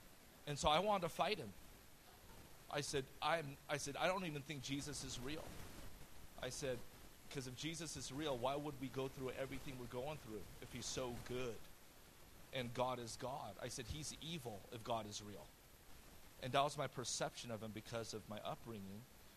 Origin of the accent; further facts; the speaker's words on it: San Jose, California, United States; also born or lived in Oakland; And so I grew up in San Jose and Oakland.